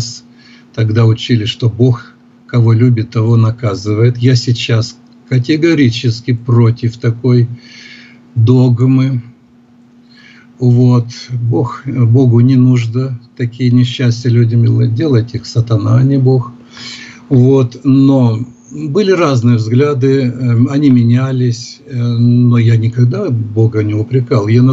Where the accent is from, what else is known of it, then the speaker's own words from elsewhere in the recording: Ukraine; now in Russia; Я же с Украины приехал, да.